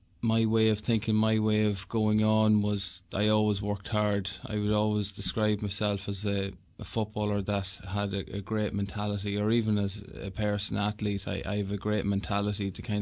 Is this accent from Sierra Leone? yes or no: no; Dundalk, County Louth, Ireland; I just didn't want to come home and play with my hometown. You do get judged a wee bit more when you're a local. But I went to Newry and had a good year there. And I came back to Dundalk the following year.